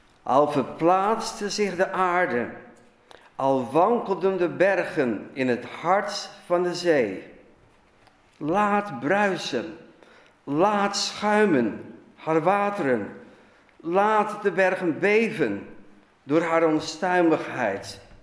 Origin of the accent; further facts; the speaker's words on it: Zeeland, Netherlands; wij komen uit Zeeland